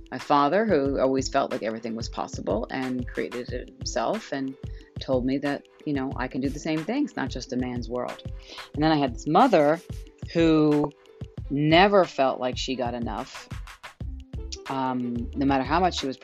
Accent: New York, United States; And I grew up in New York

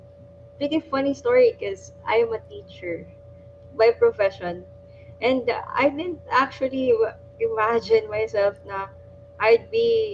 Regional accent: Tacloban, Eastern Visayas, Philippines; now in Taguig, Philippines; Right now I'm from Tacloban. Right now I'm currently living in BGC.

